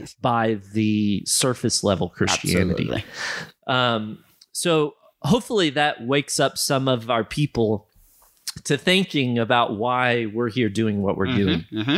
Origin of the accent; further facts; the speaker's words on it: United States; as an American, especially visiting Malawi, and you see the how vibrant the worship is